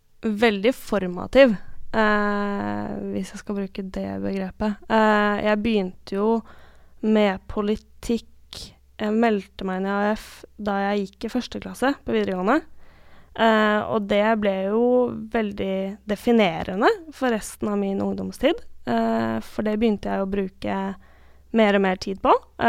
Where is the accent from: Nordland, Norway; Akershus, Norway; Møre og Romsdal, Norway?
Akershus, Norway; Vestby; also born or lived in Holmenkollen / Bærum / Askim; Da jeg var liten så bodde jeg både I Holmenkollen og I Bærum, og så flyttet jeg til Hørn I Vestby, da jeg var 6-7 år gammel, og så flyttet jeg til Askim da jeg var 15.